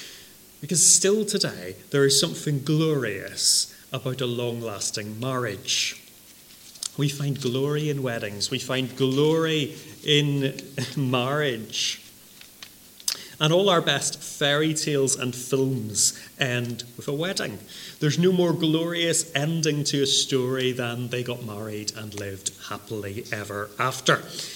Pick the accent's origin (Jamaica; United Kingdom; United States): United Kingdom; Northern Ireland; I come from Northern Ireland. We don't have that sort of wedding.